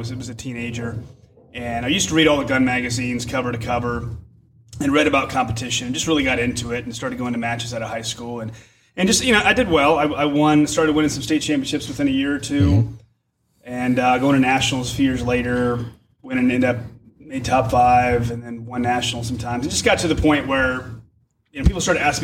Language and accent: English; Ohio, United States; I grew up in Ohio on a farm, and I was just shooting and hunting since I was a real little boy.